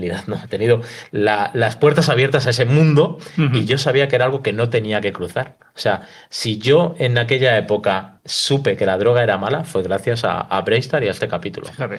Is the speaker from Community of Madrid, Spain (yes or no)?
yes; Madrid, Community of Madrid, Spain; soy de Vallecas, fue una de las zonas durante los 80 más castigadas por la heroína principalmente.